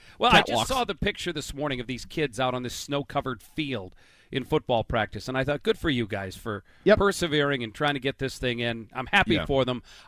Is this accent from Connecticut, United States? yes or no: no; Maine, United States; I grew up in Maine, and, you know, baseball season was a little short up in Maine.